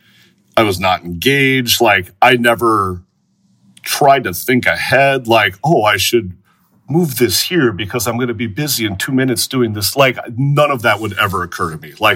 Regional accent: Wisconsin, United States; I'm from Door County, and when you work in Door County, you can get a job a year earlier than the rest of the state

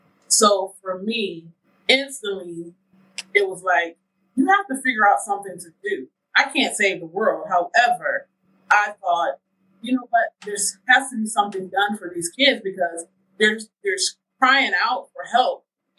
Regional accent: Ohio, United States; I am from up north. I am from Northeast Ohio. And I've moved to North Carolina, I think, of 2014 to get away from the snow

